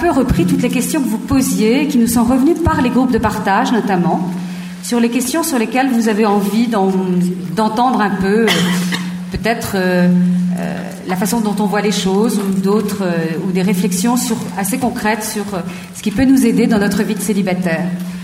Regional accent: Paris, Île-de-France, France; voilà. Je suis parisienne

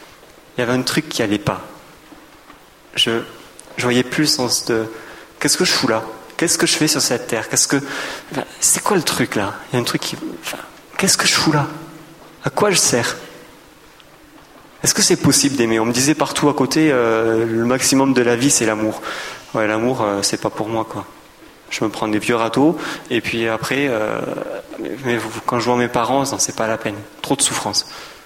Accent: France; now in Switzerland; j'ai 21 ans. Je suis désolé, mais je suis français. Mais je suis très heureux d'habiter en Suisse.

